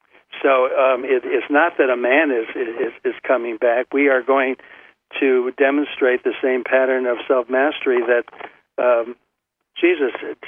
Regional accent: Buffalo, New York, United States; now in Hoboken, United States; I grew up in Buffalo, New York, and I always tell people that I was emotionally scarred by winter.

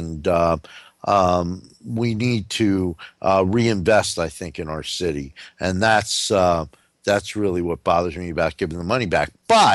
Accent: New Jersey, United States; You know, I'm from New Jersey, so originally, so it was either put a horse's head in your bed or unleash

